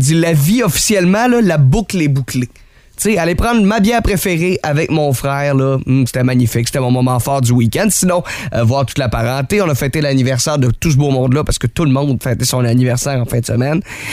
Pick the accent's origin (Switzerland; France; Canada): Canada; Quebec; Moi, chaque fois que je vais faire un petit tour chez nous, au Saguenay-Lac-Saint-Jean, j'ai toujours un beau moment fort.